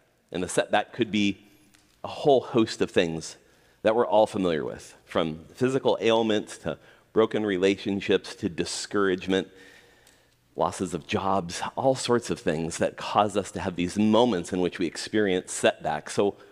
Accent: California, United States; now in Seattle, United States; I come from Southern California, and the spring begins by things just being a little less brown when we have spring there.

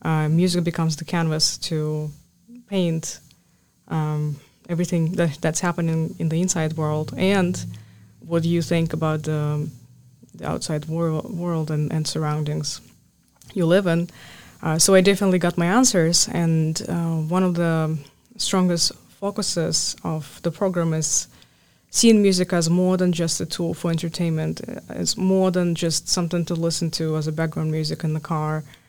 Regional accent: Almaty, Kazakhstan; English is a second language; I first saw her in Almaty, actually, in my hometown.

